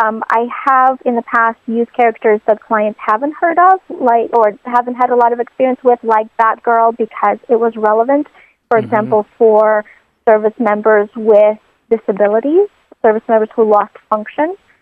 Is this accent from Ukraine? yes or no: yes; Ukraine; I was born and raised in Ukraine. That's where my family and I are from.